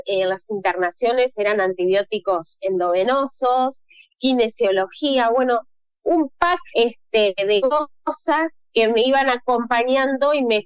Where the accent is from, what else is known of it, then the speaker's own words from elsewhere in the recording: Viale, Entre Ríos, Argentina; now in Paraná, Argentina; yo me vine de adolescente a vivir a Paraná, soy de Viales